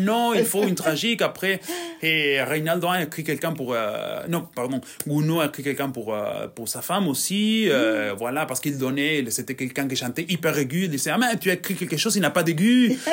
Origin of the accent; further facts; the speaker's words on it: Buenos Aires, Argentina; French is a second language; now in France; Alors, je suis né à Buenos Aires. J'ai commencé en chantant du tango.